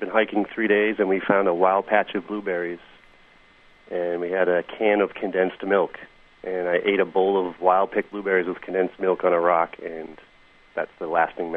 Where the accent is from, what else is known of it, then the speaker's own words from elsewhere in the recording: Newfoundland and Labrador, Canada; also born or lived in New England, United States; It wasn't New England, it was Newfoundland. I was born here in New England, but I spent part of my youth in Newfoundland.